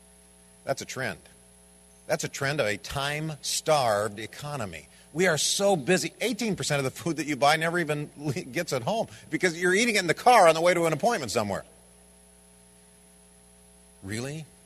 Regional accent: Pacific Northwest, United States; I was raised on Indian reservations in the Pacific Northwest all my life. Part Blackfoot Indian.

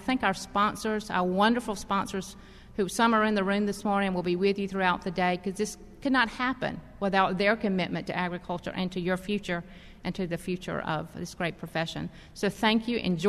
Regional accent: Camilla, Georgia, United States; how does everybody remember I'm from Camilla, Georgia?

